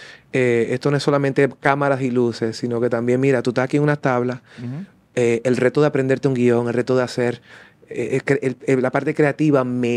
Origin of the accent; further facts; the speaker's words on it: Dominican Republic; Dominicana, donde hice todo mi high school, por eso también tengo raíces muy profundas allá. O sea, toda mi adolescencia la viví en Dominicana.